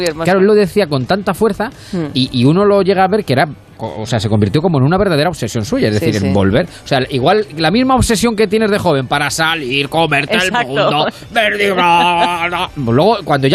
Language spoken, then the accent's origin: Spanish; Ciudad Real, Castilla-La Mancha, Spain; soy de la capital, Leja, Ciudad Real, pero mi pueblo, Fernán Caballero, está a 15 kilómetros